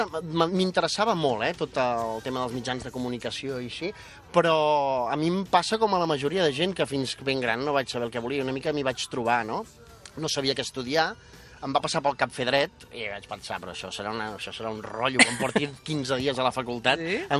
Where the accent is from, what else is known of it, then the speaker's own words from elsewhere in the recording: Sant Esteve de Tordera, Catalonia, Spain; Muntar un càmping allò en una zona a Sant Esteve a la Tordera, que és d'on soc.